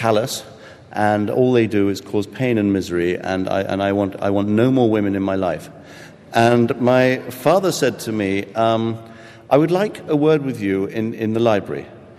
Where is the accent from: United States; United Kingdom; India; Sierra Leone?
United Kingdom; England; And I must say, I'm a man, and I'm a British man, but by George, I came very close to weeping when I read that.